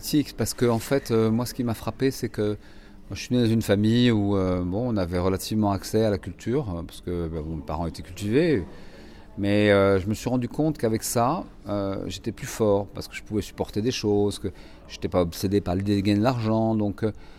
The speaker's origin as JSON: {"language": "French", "country": "France", "said": "Je suis français"}